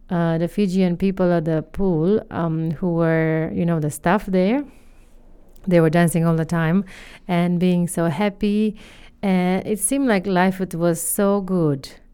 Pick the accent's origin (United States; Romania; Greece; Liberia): Romania; English is a second language; from Romania